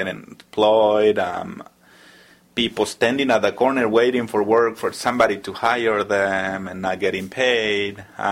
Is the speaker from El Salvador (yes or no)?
yes; El Salvador; now in United States; I'm from El Salvador. Been living in U.S. for 22 years, and I'm still undocumented and unafraid.